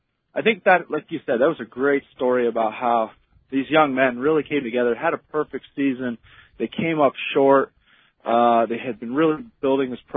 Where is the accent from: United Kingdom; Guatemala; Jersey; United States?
United States; Newport, Rhode Island; growing up in Newport, Rhode Island, it was a big Navy and Marine Corps town.